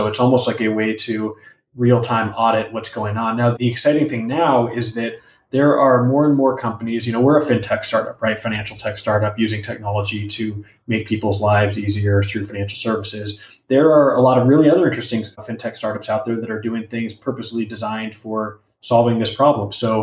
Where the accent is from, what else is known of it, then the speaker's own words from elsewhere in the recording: Los Angeles, California, United States; So I grew up in Los Angeles, grew up in a Mexican-American family here.